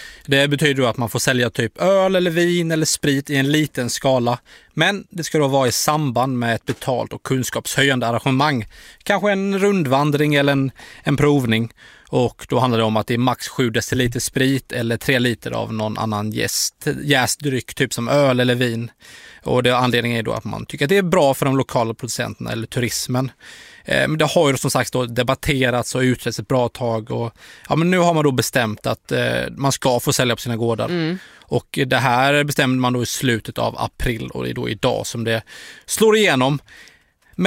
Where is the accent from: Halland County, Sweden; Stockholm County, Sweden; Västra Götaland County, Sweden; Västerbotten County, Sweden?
Halland County, Sweden; Halmstad; Medan Halmstad, min hemstad